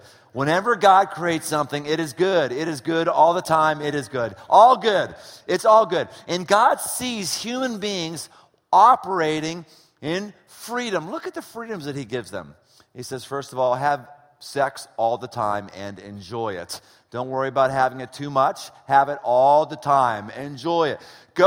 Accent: United States; I'm an American, right? I mean, everybody in America has freedom.

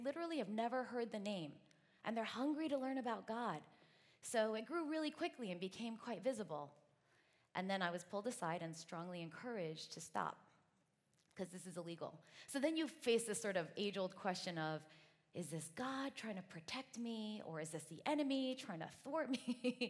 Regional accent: United States; born there; I was born in the States, but I've got some Chinese parents, and so I feel like I'm a little bit between those two worlds.

